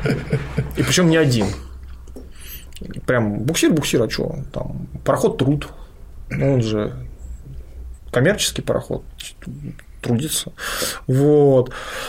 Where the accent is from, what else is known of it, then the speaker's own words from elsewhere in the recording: Saint Petersburg, Russia; мы даже, как петербуржцы, одной из важных тем военных можем любоваться